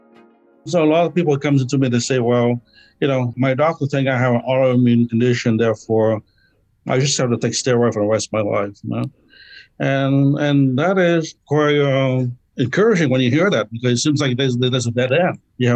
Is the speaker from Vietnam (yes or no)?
yes; Vietnam; moved away; Coming from Asia, so Oriental medicine has been part of the culture over there. Born and raised in Vietnam, came here.